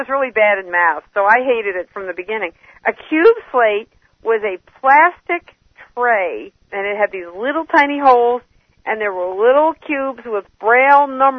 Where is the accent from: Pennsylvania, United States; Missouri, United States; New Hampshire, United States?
Pennsylvania, United States; Philadelphia; I grew up in the Philadelphia area.